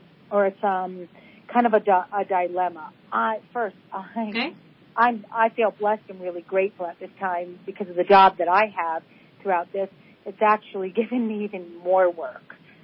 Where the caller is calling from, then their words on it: Denver, Colorado, United States; I'm calling from Denver. Very cold Denver, Colorado.